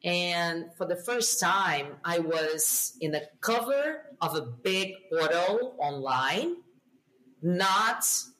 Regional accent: Brazil; English is a second language; I am a woman from Brazil.

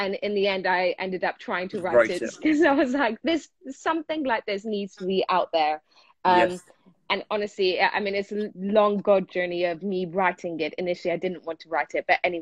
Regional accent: England, United Kingdom; also born or lived in Iran / South Africa; now in United States; I have lived on 4 different continents in my life. So wow. I was born in Iran. I grew up in England. We lived in South Africa. That's where both of our kids were born. And now we are proud residents of the United States.

